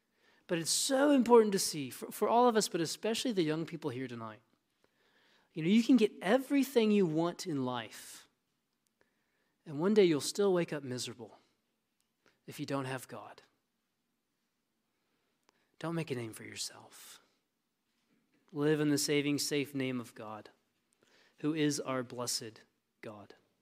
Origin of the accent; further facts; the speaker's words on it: Texas, United States; You know, I mentioned I'm from Texas, so forgive me, I like country music.